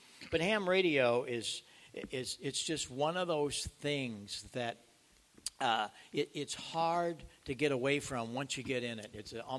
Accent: Marissa, Illinois, United States; I grew up in Marissa, Illinois, about 50 miles southeast of St. Louis.

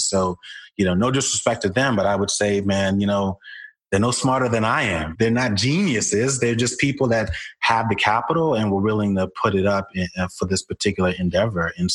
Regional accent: Brooklyn, New York, United States; I was born in Brooklyn, New York, in a Jamaican household in a large sort of Caribbean and West Indian community.

